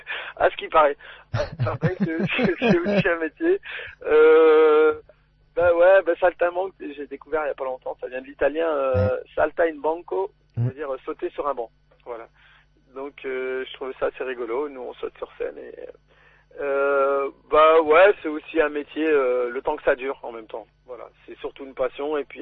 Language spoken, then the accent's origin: French; France; on est nés en France, on a grandi en France.